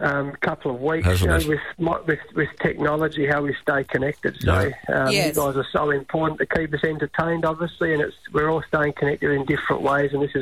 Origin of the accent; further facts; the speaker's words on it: Australia; One thing I love about being an Australian is that when in times of need or times of crisis, we saw it with the bushfires during the summer, for example